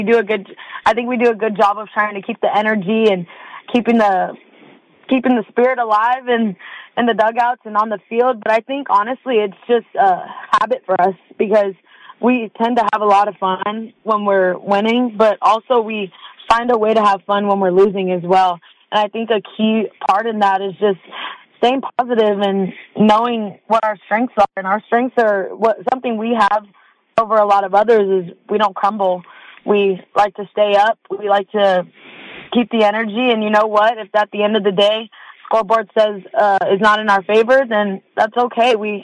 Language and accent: English; San Antonio, Texas, United States; I'm from San Antonio, obviously, so I got to represent the South, but also I'm a proud Latina and Mexican, so I got to represent my culture too